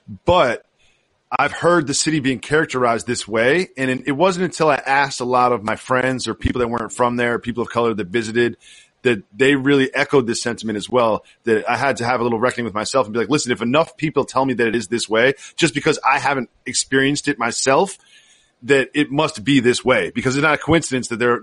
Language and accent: English; Amherst, Massachusetts, United States; I grew up in Amherst, Massachusetts, which is pretty far from Boston.